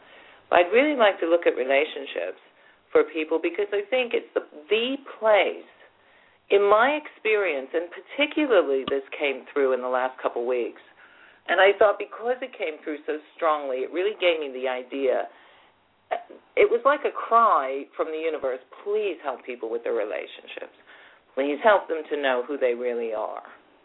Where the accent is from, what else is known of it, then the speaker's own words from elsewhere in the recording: United States; moved away as an adult; now in London, United Kingdom; I'm American, as you can hear by my voice. I moved over to the UK in 1985. And I made London my home.